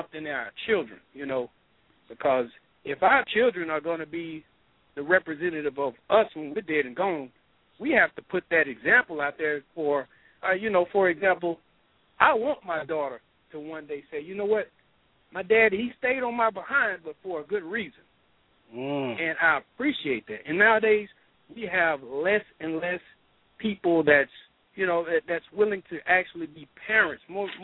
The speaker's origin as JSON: {"language": "English", "region": "the South", "country": "United States", "tie": "born there", "said": "why is it that I was born in the South"}